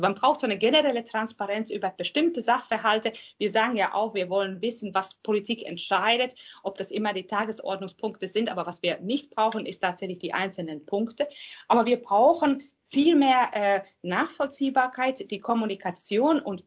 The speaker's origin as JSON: {"language": "German", "country": "Finland", "said": "Ich stamme ja aus Finnland und da ist es ja bekanntlich so, dass man bestimmte Steuerdaten sind allen öffentlich zugänglich."}